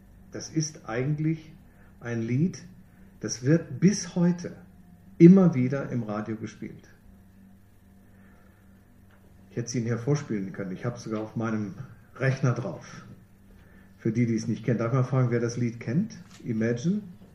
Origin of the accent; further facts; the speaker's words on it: Hanover, Lower Saxony, Germany; Ja, Norddeutsch. Ich bin Hannoveraner. Aber wenn ich nach Hause komme, dann denken die, ich komme aus dem tiefsten Süden.